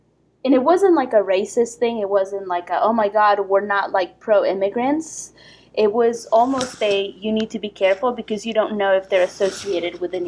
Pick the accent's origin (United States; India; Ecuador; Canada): Ecuador; Quito, Pichincha; I grew up in Ecuador, in Quito, in the 90s, when the Colombian cartels were at their full power.